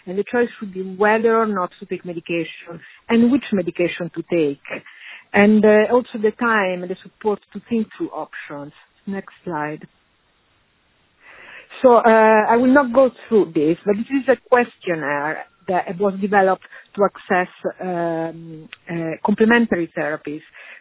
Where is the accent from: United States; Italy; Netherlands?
Italy; accent: Italian; English is a second language; I hope people can cope with my Italian accent.